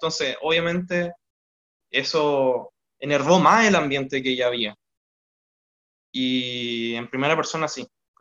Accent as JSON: {"language": "Spanish", "town": "Talca", "region": "Maule", "country": "Chile", "said": "Yo soy de una ciudad que está al sur de Santiago, son 3 horas. Soy de Talca."}